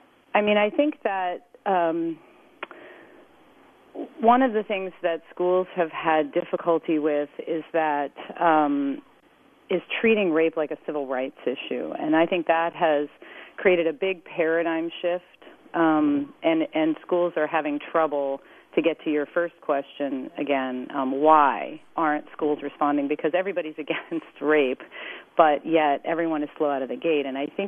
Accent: Palo Alto, California, United States; and in my hometown of Palo Alto, California, OCR has just launched a full compliance review

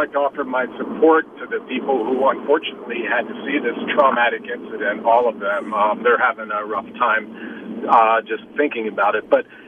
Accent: California, United States; And I'm from Sonoma County

